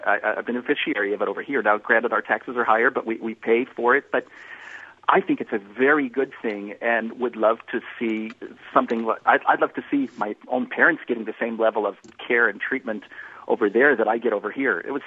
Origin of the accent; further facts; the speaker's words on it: United States; now in Vienna, Austria; I grew up in the United States, but I've lived here in Vienna, Austria for the past 35 years.